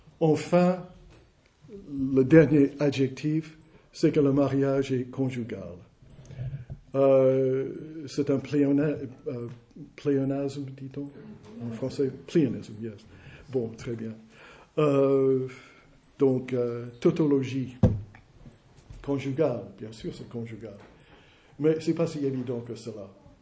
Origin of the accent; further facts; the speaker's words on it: United States; now in France; Chez nous, aux États-Unis, l'État reconnaît les mariages faits à l'